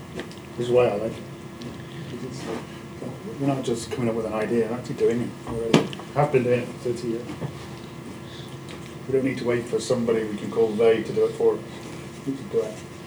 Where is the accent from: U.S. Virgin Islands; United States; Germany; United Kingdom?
United Kingdom; now in Canada; because I'm British, living in Canada, I'm a landed immigrant, because I'm British and living here